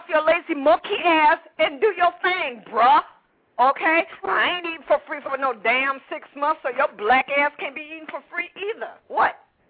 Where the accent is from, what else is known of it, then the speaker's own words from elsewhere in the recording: Chicago, Illinois, United States; born there; Thank you for bringing Chicago. I was born in Chicago. I was born in Cook County Hospital, baby, so bring it.